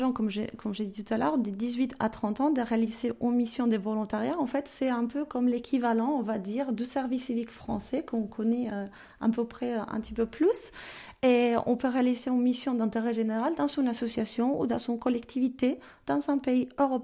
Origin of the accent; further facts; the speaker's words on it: Málaga, Andalusia, Spain; Alors, moi, je viens de Malaga et j'ai fait mes études à Grenade.